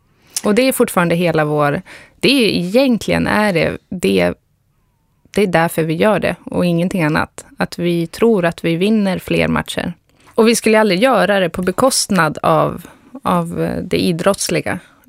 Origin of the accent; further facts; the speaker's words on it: Östersund, Jämtland County, Sweden; det är för att jag kommer från Östersund